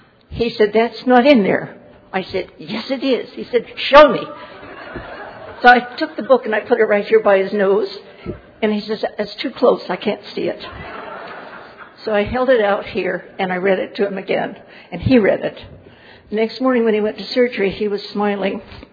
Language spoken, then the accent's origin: English; San Diego, California, United States; from San Diego.